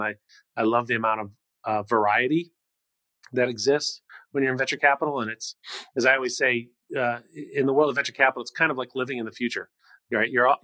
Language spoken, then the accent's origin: English; Cleveland, Ohio, United States; I came from a very large family